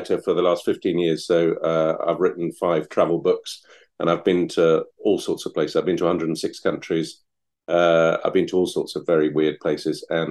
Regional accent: Lebanon; Well, I grew up in Lebanon, which was probably not your standard place to grow up.

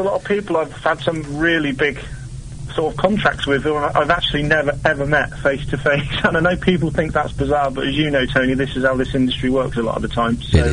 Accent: Durham, North East England, United Kingdom; Yeah, I'm from Durham, yeah.

